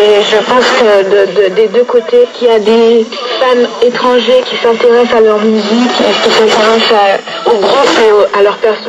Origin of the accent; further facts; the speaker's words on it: Martinique, France; j'ai 25 ans, je suis originaire de la Martinique.